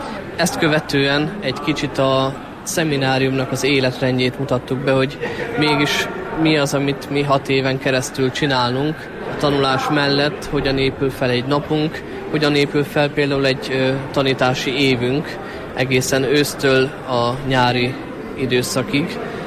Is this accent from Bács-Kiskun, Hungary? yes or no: no; Gyöngyöspata, Heves, Hungary; Gyöngyöspatáról származom, és jelenleg 6 éves vagyok az Egri Érseki Papnevelő Intézetben, az Egri Szemináriumban.